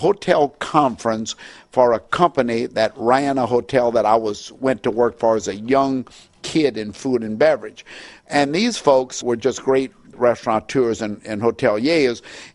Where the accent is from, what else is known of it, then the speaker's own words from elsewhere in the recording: Louisiana, United States; I said, no, I'm from Louisiana, and this is a beautiful place.